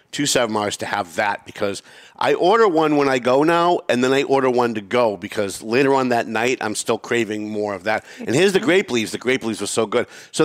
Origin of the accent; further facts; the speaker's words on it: Lawrence, United States; We used to have Mornier's when I was growing up in Lawrence. And that was the go-to place for Lebanese food.